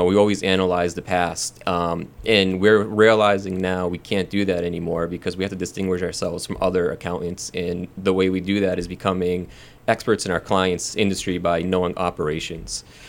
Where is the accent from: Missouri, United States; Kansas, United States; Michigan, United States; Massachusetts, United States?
Massachusetts, United States; Millbury; now in Boston, United States; I'm from Millbury, so a small town right near Worcester. Grew up there and then went to college.